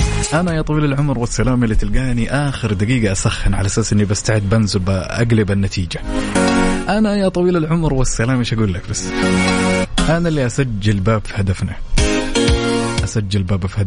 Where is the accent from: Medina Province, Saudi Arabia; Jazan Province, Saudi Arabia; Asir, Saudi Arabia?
Medina Province, Saudi Arabia; Medina; سنوات جدا طويلة قضيتها بالمدينة المنورة، يعني تربيتي بنسبة 90% وطفولتي كلها كانت بالمدينة المنورة